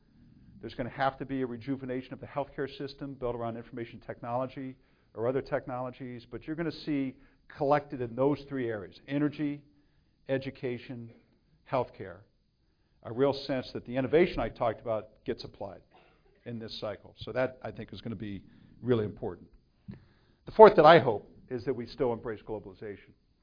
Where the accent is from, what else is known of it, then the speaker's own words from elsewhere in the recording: United States; Now, I'm also an American, right? I play for the home team.